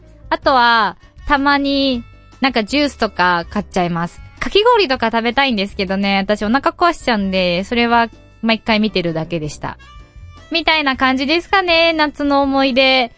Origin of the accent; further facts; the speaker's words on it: Sukagawa, Fukushima, Japan; now in Tokyo, Japan; 東京に上京してからの花火大会ですね、須賀川の花火大会とこうやっぱ比べてしまうんですよね